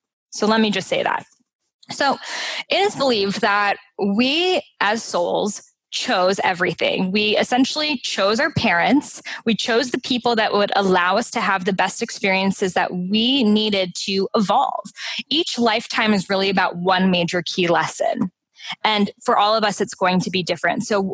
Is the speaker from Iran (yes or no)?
yes; Iran; Like, if I, in Iran, my home country, said this, I would be in jail.